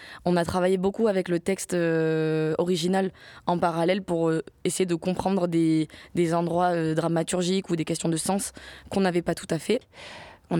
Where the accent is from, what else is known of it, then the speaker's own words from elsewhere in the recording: Occitanie, France; also born or lived in Montpellier / Paris / Cannes; now in Marseille, France; J'ai grandi dans les Cévennes, du côté de Alès.